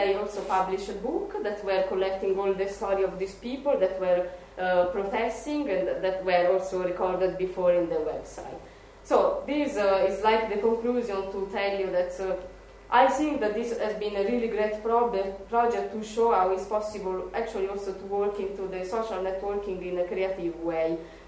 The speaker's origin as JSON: {"language": "English", "country": "Italy", "said": "maybe because I come from Italy"}